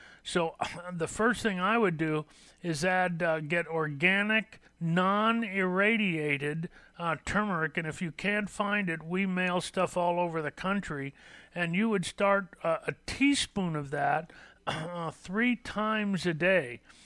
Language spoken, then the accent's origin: English; Los Angeles, California, United States; I was born and raised in California, in Los Angeles.